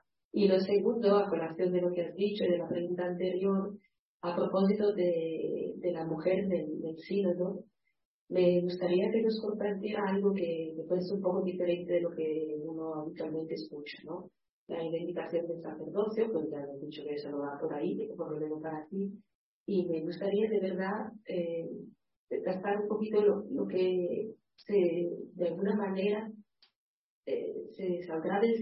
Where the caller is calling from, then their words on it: Seville, Andalusia, Spain; de Sevilla, de Sevilla.